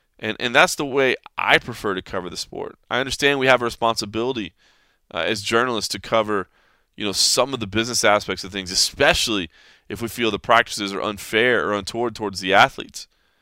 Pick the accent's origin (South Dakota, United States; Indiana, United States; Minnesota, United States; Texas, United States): Texas, United States; Dallas; I grew up in Dallas. I'm a Cowboys fan.